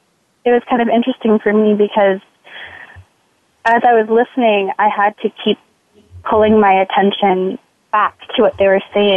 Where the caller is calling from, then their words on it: Manhattan, New York, United States; Hi, I'm calling in from Manhattan, New York.